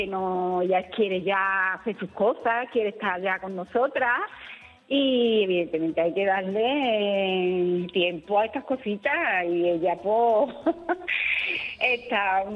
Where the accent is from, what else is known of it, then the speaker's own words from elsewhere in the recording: Utrera, Andalusia, Spain; De Utrera.